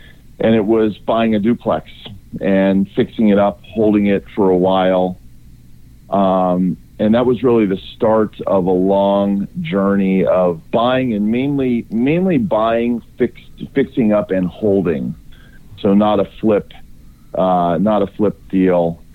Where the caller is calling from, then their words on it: Santa Monica, California, United States; Santa Monica.